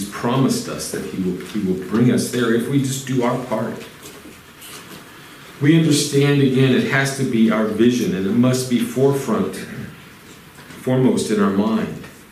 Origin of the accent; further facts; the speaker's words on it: Wisconsin, United States; now in Virginia, United States; because this is Virginia, I'm from Wisconsin, colder months